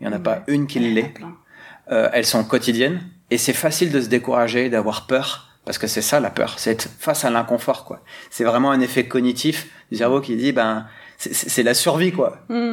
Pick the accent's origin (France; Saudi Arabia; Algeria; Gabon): France; the Alps; j'ai vécu dans les Alpes, j'ai grandi dans les Alpes. Ensuite, je suis parti à l'étranger pour revenir ici